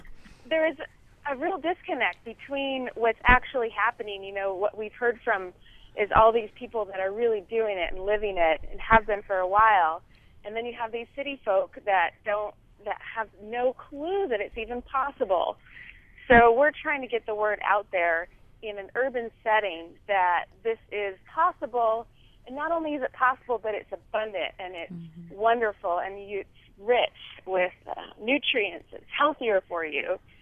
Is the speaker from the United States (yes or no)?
yes; Anchorage, Alaska, United States; I grew up here in Anchorage, and we lived a very subsistence lifestyle in the city.